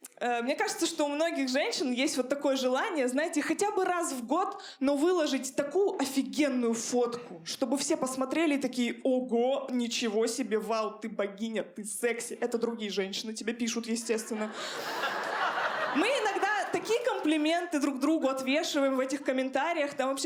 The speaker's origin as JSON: {"language": "Russian", "town": "Chelyabinsk", "region": "Chelyabinsk Oblast", "country": "Russia", "tie": "born or raised there", "said": "Я из Челябинска, я вот в этом своем ублюдском дворе в Челябинске очень многому научилась, правда."}